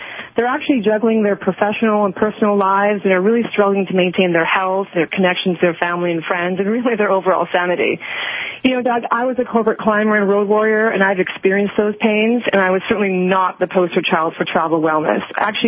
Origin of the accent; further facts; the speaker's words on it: the Prairies, Canada; You'll soon find out from my accent, I am Canadian. I grew up in the prairies in a very small town, and I always knew I was meant to escape and explore the world